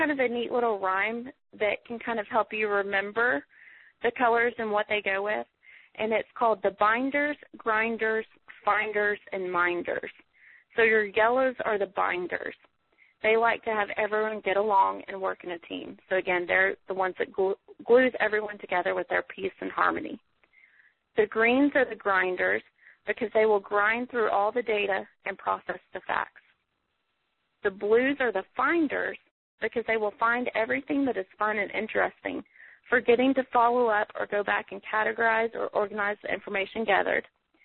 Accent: Alaska, United States; I'm from Alaska.

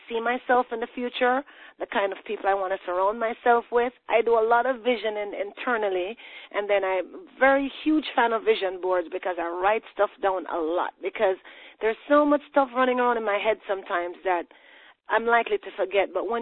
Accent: Jamaica; moved away as an adult; now in United States; So if you're noticing an accent, it's because I hail from Jamaica. I've been in the States. In fact, I will celebrate 9 years of living in the States at the end of this month.

